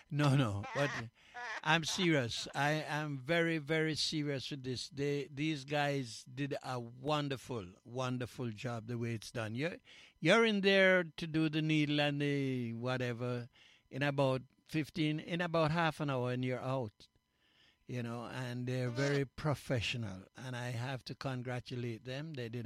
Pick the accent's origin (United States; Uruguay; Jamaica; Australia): Jamaica; Mandeville, Manchester; now in Canada; I am from Mandeville in Jamaica.